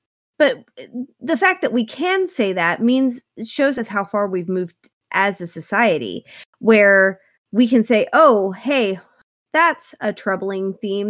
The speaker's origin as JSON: {"language": "English", "town": "Ponca City", "region": "Oklahoma", "country": "United States", "tie": "born or raised there", "said": "So I grew up in Ponca City, which is a city that no one knows of, and it's not a real city, but it's a fairly large community in Oklahoma, for Oklahoma."}